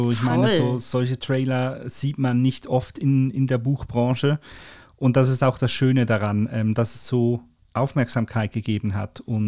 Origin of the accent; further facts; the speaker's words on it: Zurich, Switzerland; Das ist sogar für mich als Zürcher ist das schwierig.